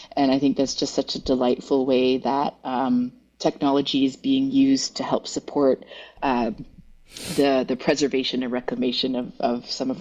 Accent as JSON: {"language": "English", "town": "Yellowknife", "region": "Northwest Territories", "country": "Canada", "tie": "born or raised there", "said": "We grew up in Yellowknife, so a lot of family would come through for medical"}